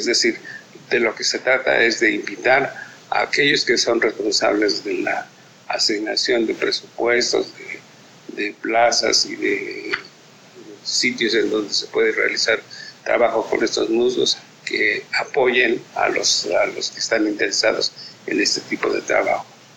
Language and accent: Spanish; Mexico; es una responsabilidad que tenemos no solamente como mexicanos por tener una riqueza enorme de este tipo de plantas